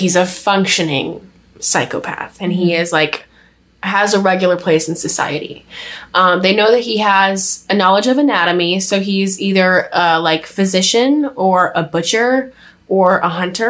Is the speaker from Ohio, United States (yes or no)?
yes; Ohio, United States; Like, never heard it growing up in Northeast Ohio, so it can't be real.